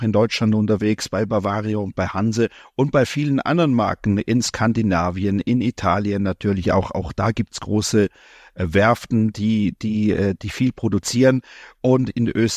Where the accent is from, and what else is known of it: Switzerland